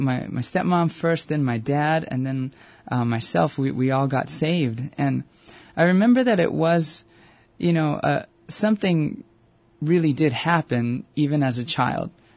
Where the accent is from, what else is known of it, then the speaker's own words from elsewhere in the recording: Aiea, Hawaii, United States; so I grew up in Aiea and went to Aiea everything, Aiea High School and everything like that.